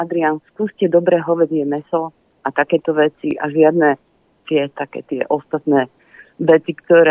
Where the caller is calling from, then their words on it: Nová Dubnica, Trenčín Region, Slovakia; Zabudla som sa predstaviť, som z Novej Dubnice, želám všetko dobre